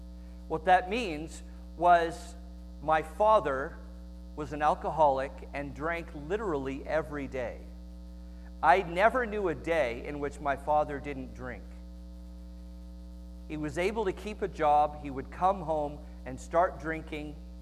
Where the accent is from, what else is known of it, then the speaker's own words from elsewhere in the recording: Los Angeles, California, United States; I grew up in the Los Angeles area, in the area of Torrance and Carson, if you know LA. It's okay, I got out of there.